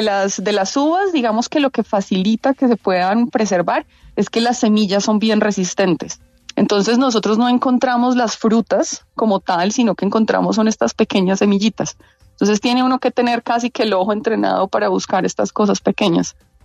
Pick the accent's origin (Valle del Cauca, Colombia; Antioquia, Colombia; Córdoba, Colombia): Antioquia, Colombia; Medellín; Yo soy de Medellín, yo nací y crecí en Medellín